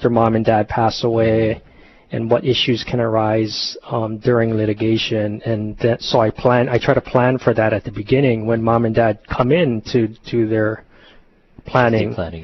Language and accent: English; Mililani, Hawaii, United States; also born or lived in Vietnam; My family is originally from Haliva, grew up in Waihewa and primarily in Mililani. Eventually went to Punahou and did my last year of Punahou over in Pa'o'a Valley